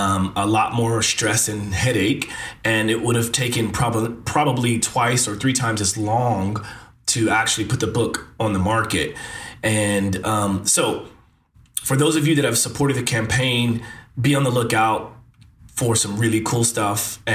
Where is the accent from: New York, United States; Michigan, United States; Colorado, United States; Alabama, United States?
New York, United States; I'm a guy from New York here looking for content creators.